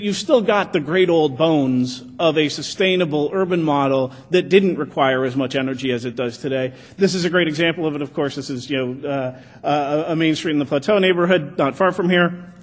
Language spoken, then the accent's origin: English; Calgary, Alberta, Canada; I chose to pick on my hometown of Calgary because I figure no one's going to knock me for picking on my own hometown.